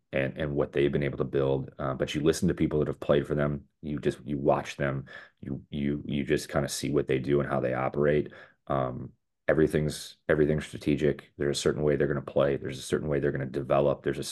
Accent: Chicago, Illinois, United States; Deep dish Chicago. I'm from Chicago. Chicago guy.

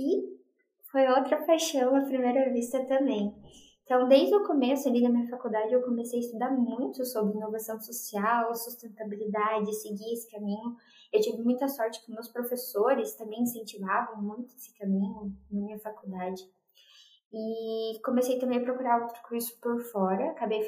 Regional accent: Curitiba, Paraná, Brazil; eu sou de Curitiba

